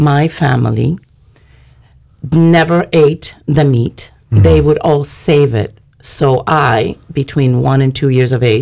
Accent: Havana, La Habana, Cuba; I was brought up differently in the sense I came to a family that was very poor. We lived in Havana, and I was born in Havana, Cuba.

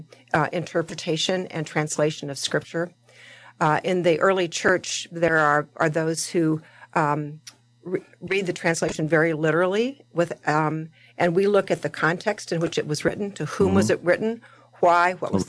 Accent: Nebraska, United States; But I'm from the Midwest. I grew up in the Midwest.

